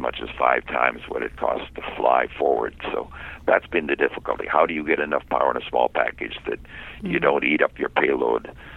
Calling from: Davis, California, United States; University of California, campus town called Davis.

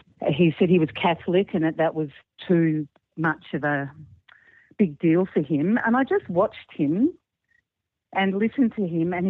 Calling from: Australia; I'm calling from Australia.

